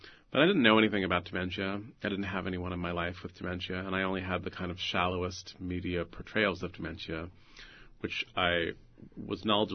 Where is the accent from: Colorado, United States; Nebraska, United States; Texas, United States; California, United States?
California, United States; San Francisco; I grew up in San Francisco, so I noticed Treasure Island probably the first time I could read.